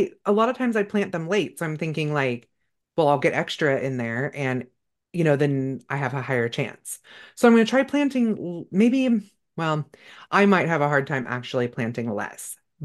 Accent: California, United States; I grew up in California

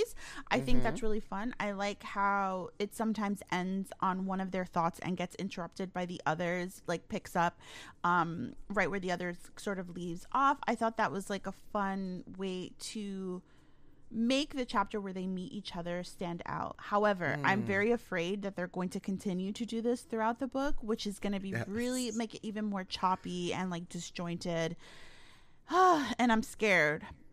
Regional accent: Bronx, New York, United States; now in Westchester, United States; And when I moved from the Bronx to Westchester, people were literally afraid of me.

